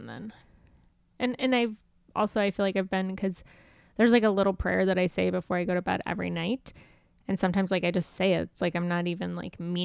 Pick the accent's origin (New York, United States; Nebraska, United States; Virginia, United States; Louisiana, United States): Nebraska, United States; so growing up in Nebraska, we always had Thanksgiving with my dad's side.